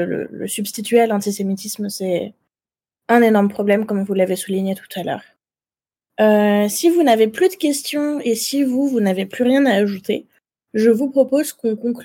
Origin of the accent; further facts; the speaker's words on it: Lebanon; je ne suis pas palestinienne, mais je suis libanaise. Et à chaque fois que quelqu'un apprend que je suis libanaise et juive